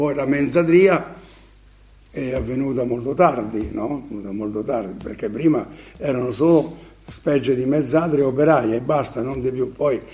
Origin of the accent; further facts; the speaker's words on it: Falerone, Marche, Italy; Io sono di Falerone, no?